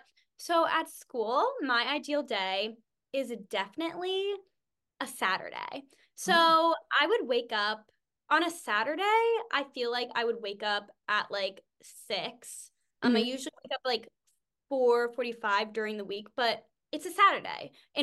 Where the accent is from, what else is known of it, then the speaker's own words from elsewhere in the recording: New England, United States; this is a fall day, obviously, because I'm from New England.